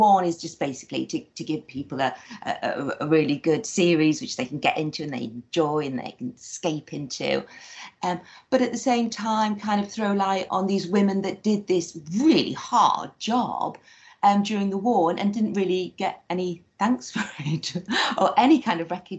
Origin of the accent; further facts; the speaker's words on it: Sunderland, North East England, United Kingdom; Sunderland at Tyne and Wear, which at the time was County Durham, and I set it there because that is my hometown and where I was born and brought up.